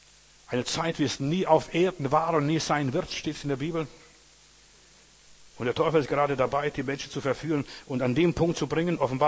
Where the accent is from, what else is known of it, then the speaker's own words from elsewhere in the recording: Berlin, Germany; erzähle so als Berliner, was alles los ist